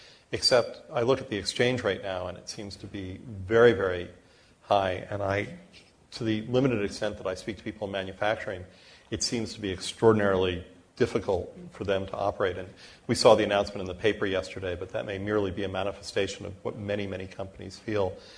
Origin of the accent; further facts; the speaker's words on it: United States; I come from a place where there's quite low unemployment, but I am American